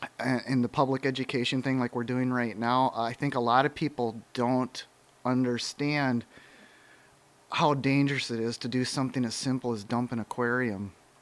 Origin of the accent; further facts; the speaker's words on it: Midwest, United States; And I know where I grew up in the Midwest